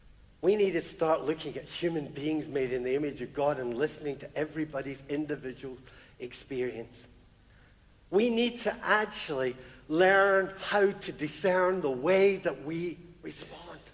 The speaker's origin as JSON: {"language": "English", "town": "Glasgow", "region": "Scotland", "country": "United Kingdom", "said": "because we're Scottish and Glaswegian, we never go off and say, \"I love you, bro,\" and stuff."}